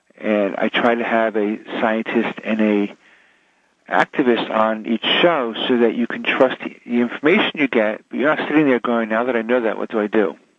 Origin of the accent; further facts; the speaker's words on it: New Jersey, United States; but I grew up in Jersey, and Jersey Central Power and Light would send their representatives to school